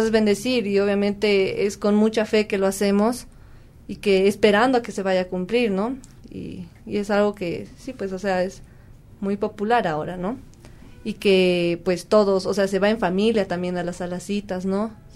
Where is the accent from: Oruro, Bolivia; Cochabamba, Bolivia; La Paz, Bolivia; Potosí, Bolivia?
La Paz, Bolivia; Yo soy de La Paz, para empezar.